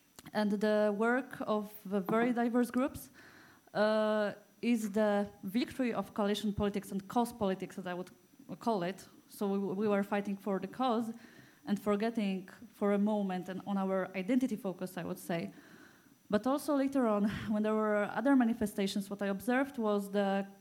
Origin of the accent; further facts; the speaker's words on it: Poland; English is a second language; I'm from the Warsaw Fellowship and from Poland.